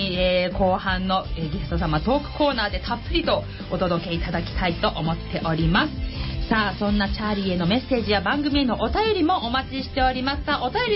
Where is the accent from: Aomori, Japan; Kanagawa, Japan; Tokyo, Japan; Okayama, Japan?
Kanagawa, Japan; Kawasaki; 私、川崎生まれ川崎育ち、自称夢見ヶ崎動物公園専属アイドル株のリーダー、おしゃべり担当